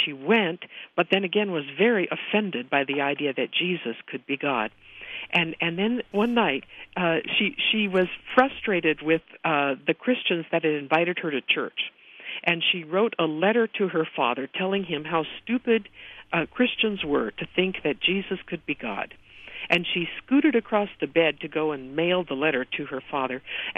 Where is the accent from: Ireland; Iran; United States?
Iran; I'm from Iran. I'm a Muslim.